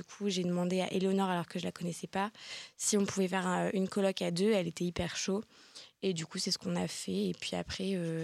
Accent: Lille, Hauts-de-France, France; moi, je suis de Lille, donc je vis encore chez mes parents et tout.

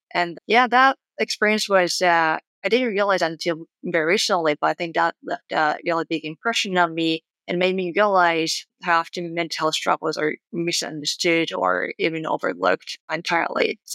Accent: Japan; moved away as an adult; now in United States; So just to give you in the background, I grew up in Japan and I went to medical school in Japan and they relocated to the States to pursue emergency medicine training

